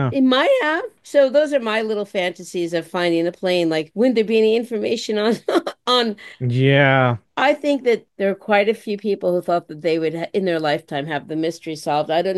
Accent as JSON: {"language": "English", "region": "New York", "country": "United States", "accent": "New York", "said": "I said that with my New York accent"}